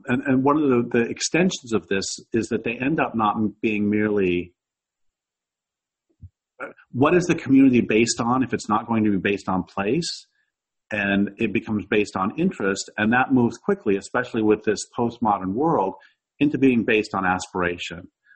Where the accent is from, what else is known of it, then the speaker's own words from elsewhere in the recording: Nebraska, United States; born there; also born or lived in Maine / Colorado; my family moved. I was born in Nebraska, and then we moved to Maine, and then we moved back to Nebraska, and then we moved to Colorado.